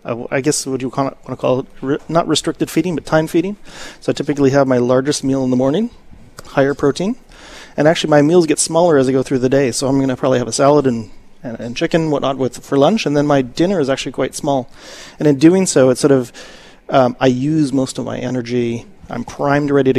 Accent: Ontario, Canada; now in Grand Rapids, United States; I'm from Southern Ontario. So we couldn't be further apart

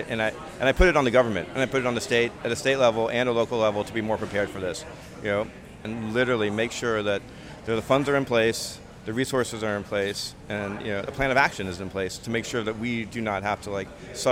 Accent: Miami, Florida, United States; I'm from Miami. Being from Miami, this is a unique, vibrant, culturally rich area

